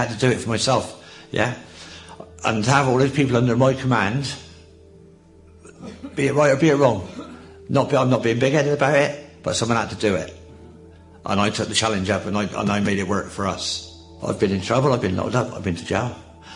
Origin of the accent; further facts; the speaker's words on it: Bristol, South West England, United Kingdom; I'm from South Bristol.